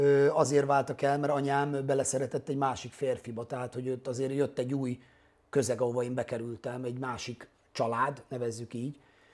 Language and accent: Hungarian; Ózd, Borsod-Abaúj-Zemplén, Hungary; born there; Ja, ózd, bazd meg